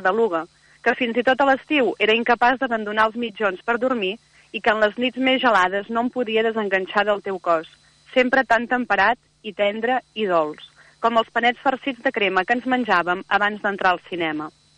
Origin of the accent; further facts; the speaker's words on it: Olot, Catalonia, Spain; jo sóc d'Olot, però m'estimo molt, molt, molt Cadaqués, i llavors és com si fos la meva segona casa, Cadaqués.